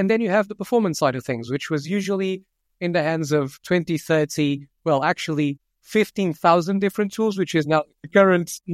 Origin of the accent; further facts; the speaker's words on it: Lisbon, Portugal; English is a second language; moved away as an adult; now in London, United Kingdom; We grew up in Lisbon many moons ago, but I've been in London now for the past 11 years